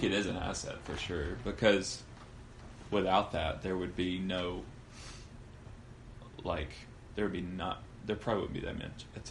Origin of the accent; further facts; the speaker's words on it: Florence, Alabama, United States; like, we're from Florence, Alabama, you know, instead of pulling the Muscle Shoals card all the time.